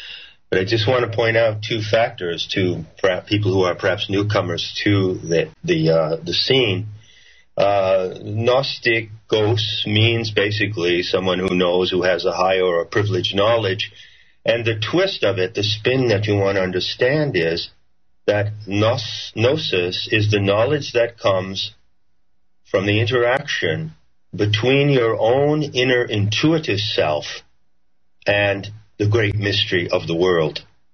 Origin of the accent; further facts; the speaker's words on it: United States; I strongly feel I am an American. I strongly feel America will lead the global revolution.